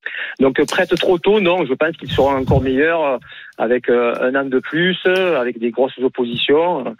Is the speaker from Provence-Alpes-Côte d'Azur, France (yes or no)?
yes; Marseille, Provence-Alpes-Côte d'Azur, France; Je suis de Marseille. Je travaille dans le club de Berre.